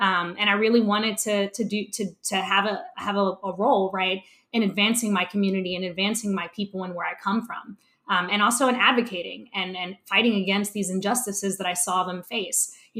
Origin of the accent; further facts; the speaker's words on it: Camden, New Jersey, United States; Yeah, so I grew up in Camden, New Jersey, which is interestingly enough where Rutgers Law School is situated.